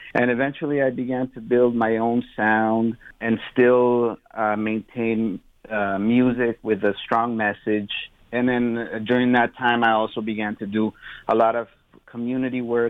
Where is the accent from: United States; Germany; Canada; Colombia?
Colombia; In Colombia, I never took formal music lessons. It was more things that I picked up by ear.